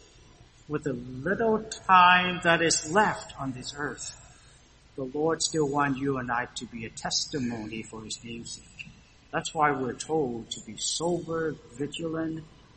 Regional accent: Canada; So, but here, we as Canadian looking at you folks and say, boy, within 100 days or so, everything seems to change.

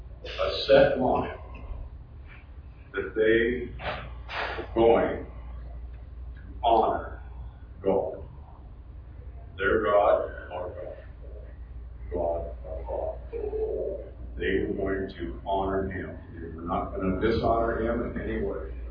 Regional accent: Iowa, United States; I'm from Iowa.

